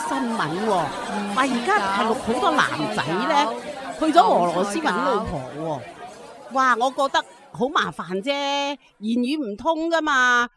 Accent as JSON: {"language": "Cantonese", "country": "China", "said": "我哋中国人有中国人个样噶嘛"}